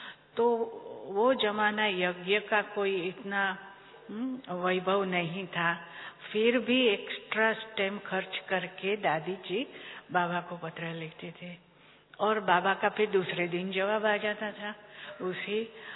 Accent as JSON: {"language": "Hindi", "town": "Mumbai", "region": "Maharashtra", "country": "India", "said": "हम मुंबई से हैं"}